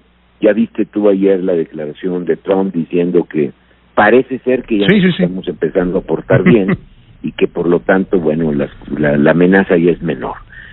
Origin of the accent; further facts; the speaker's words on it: Mexico; lo hemos defendido más que como empresarios, como mexicanos